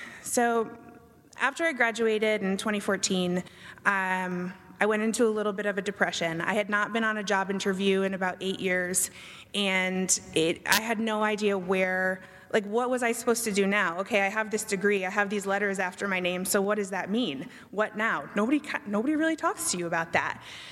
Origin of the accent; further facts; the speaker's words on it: Connecticut, United States; So, I am originally from Connecticut.